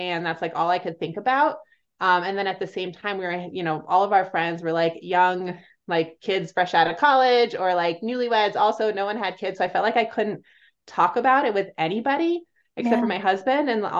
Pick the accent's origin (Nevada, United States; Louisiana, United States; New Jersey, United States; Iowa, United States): New Jersey, United States; But I grew up in New Jersey in like the Northeast.